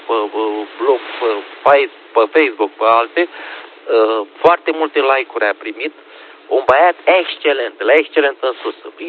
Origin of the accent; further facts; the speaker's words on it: Brăila, Brăila County, Romania; sunt de la Brăila.